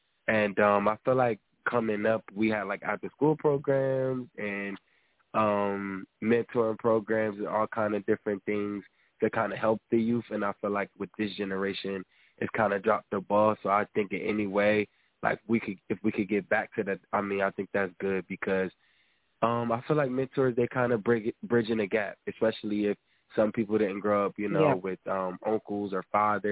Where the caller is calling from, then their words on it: Trenton, New Jersey, United States; Hi, this is … with Trenton Makes, calling in from Trenton.